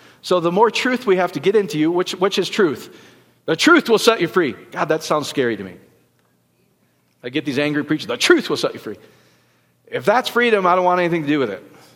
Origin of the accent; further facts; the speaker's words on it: Iowa, United States; Because I grew up in Iowa. Anybody been to a Dutch bakery?